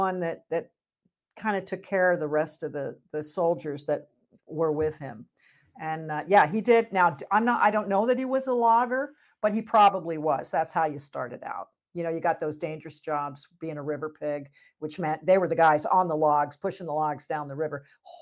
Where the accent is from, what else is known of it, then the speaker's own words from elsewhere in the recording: New Jersey, United States; also born or lived in Grand Rapids, Michigan; But I didn't live there. I moved when I was two. I'm really a Jersey girl. Sorry, I grew up in New Jersey.